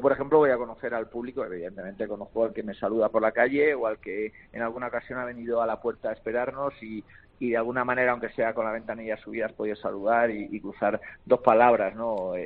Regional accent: Valencia, Valencian Community, Spain; Yo soy de Valencia. Sí. El público de Valencia es exigente 100%, es tremendo.

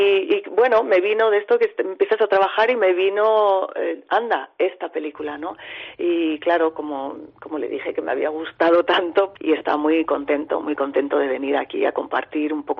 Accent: Ponferrada, Castile and León, Spain; de crear este ciclo aquí, en Ponferrada, en mi tierra, ¿no? En nuestra tierra, imagino.

